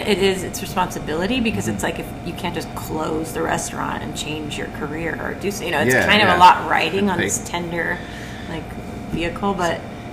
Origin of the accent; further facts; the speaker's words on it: Portland, United States; I grew up in Portland And then I went to Rhode Island for school